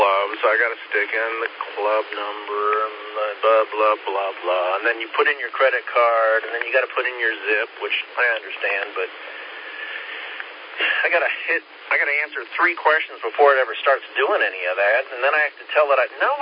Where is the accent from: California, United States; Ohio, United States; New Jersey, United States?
California, United States; obviously I grew up in California with a six call, so I got a couple brothers out there.